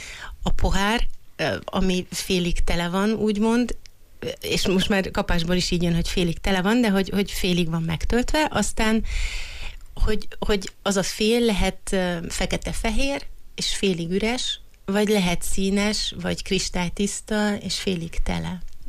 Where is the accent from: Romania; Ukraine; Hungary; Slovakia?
Romania; Târgu Mureș, Mureș County; és azóta ott élek, ott érettségiztem, ott jártam az egyetemet, és ott végeztem a továbbképzéseimet. Itt születtem Marosvásárhelyen.